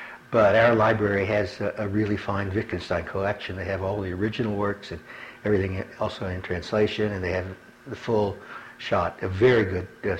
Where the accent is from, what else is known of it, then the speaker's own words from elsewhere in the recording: Potosi, Missouri, United States; also born or lived in St. Louis; I was born in September 22nd, 1942, in St. Louis, Missouri. I lived in St. Louis until the age of 8, when my family moved to a small town south of St. Louis, Potosi, Missouri.